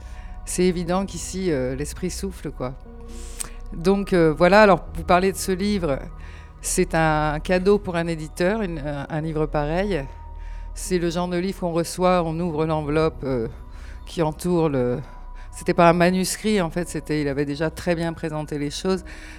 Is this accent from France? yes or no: yes; Vauvert, Occitanie, France; je viens de Vauvert, où la maison d'édition Au Diable Vauvert est installée.